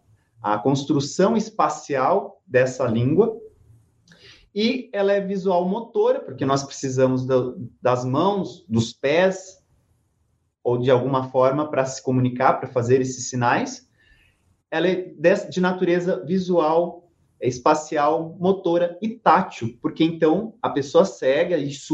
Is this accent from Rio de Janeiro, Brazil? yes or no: no; Cuiabá, Mato Grosso, Brazil; eu sou de Cuiabá, Mato Grosso.